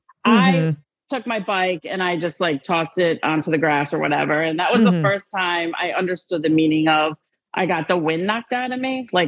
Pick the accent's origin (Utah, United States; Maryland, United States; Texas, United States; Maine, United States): Maryland, United States; So I'm from Maryland.